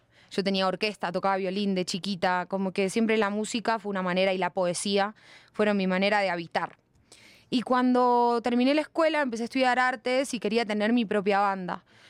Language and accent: Spanish; Buenos Aires, Argentina; born there; O sea, yo nací en Buenos Aires, al lado del río.